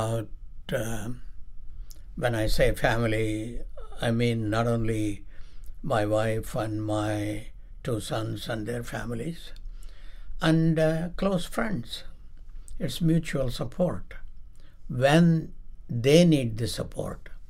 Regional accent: Canada; I think my sense of being Canadian is caring for essentially this country to be one country instead of a group of provinces.

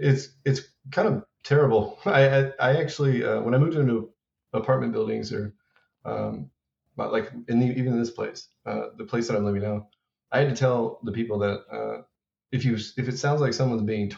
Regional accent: Texas, United States; Well, I was, I grew up in South Texas.

